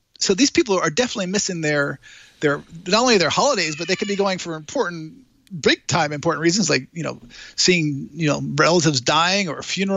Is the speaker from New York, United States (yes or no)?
no; Connecticut, United States; now in Toronto, Canada; Yeah, I'm in Toronto. I grew up in Connecticut.